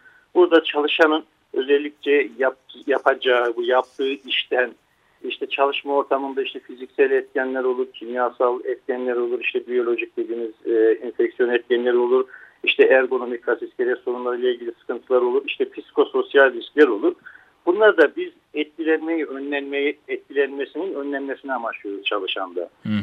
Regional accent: Trabzon, Turkey; born there; Ben 1977 Trabzon doğumluyum.

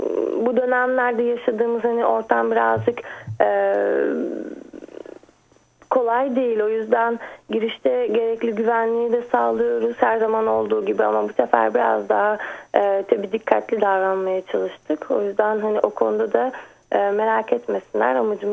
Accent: Paris, Île-de-France, France; Ben 84 doğumluyum, Paris doğumluyum.

